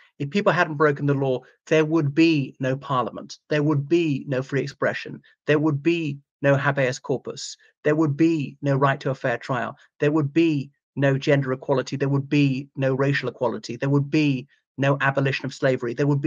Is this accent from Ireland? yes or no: yes; Ireland; from Ireland.